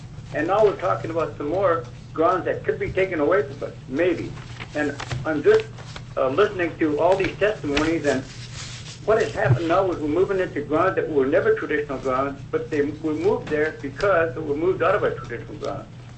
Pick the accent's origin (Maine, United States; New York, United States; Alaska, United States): Alaska, United States; Kodiak; I'm 73 years old. I was born and raised in Kodiak.